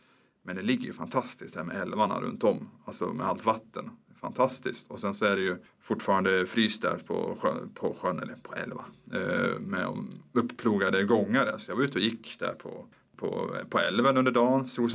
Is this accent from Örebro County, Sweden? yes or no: yes; Örebro, Örebro County, Sweden; än vad jag hade haft hemma i Örebro